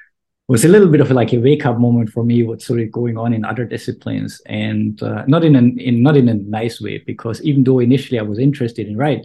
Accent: Austria; I have quite fond memories of growing up in Austria.

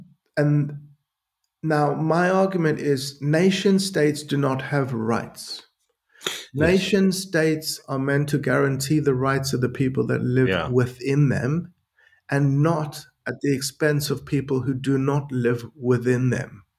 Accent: South Africa; I mean, I grew up in South Africa. I was a student in the late 80s.

